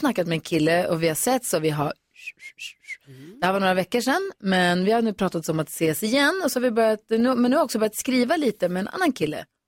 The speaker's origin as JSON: {"language": "Swedish", "town": "Luleå", "region": "Norrbotten County", "country": "Sweden", "said": "Jag är från Luleå."}